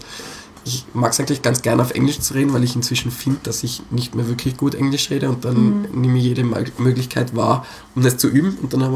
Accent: Innsbruck, Tyrol, Austria; ich bin Innsbrucker, ich bin so oft hin und her gefahren

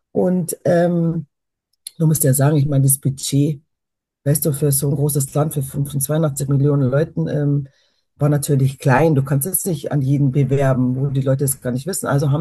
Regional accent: Bavaria, Germany; ich bin in Bayern groß geworden. Wir haben immer österreichisches Fernsehen auch gehabt

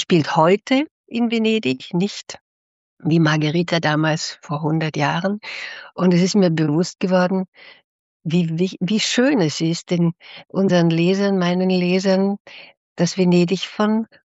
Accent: Konstanz, Baden-Württemberg, Germany; Ich bin dann in Konstanz geboren und habe meine Schulzeit, mein Abitur in Deutschland gemacht, dann in Südamerika und in Nordamerika studiert

